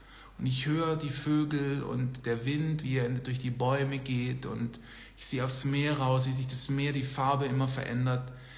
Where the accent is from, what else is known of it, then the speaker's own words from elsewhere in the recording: Germany; moved away; Ich komme ja auch aus Germany. Ich habe ja da 20 Jahre gewohnt, bis ich dann, also im Teenageralter dann irgendwann oder kurz Anfang der 20er wieder dann Deutschland verlassen haben.